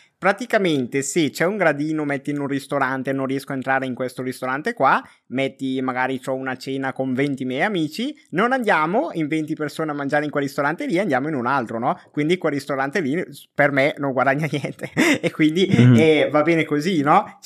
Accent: Esine, Lombardy, Italy; ho 24 anni, sono un normalissimo ragazzo della provincia di Brescia, insomma sono conosciuto come un ragazzo di Brescia

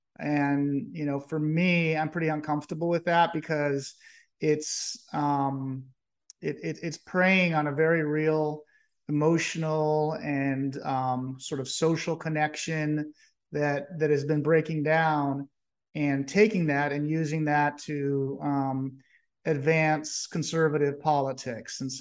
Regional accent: Miami, Florida, United States; I was born and raised in Miami, Florida.

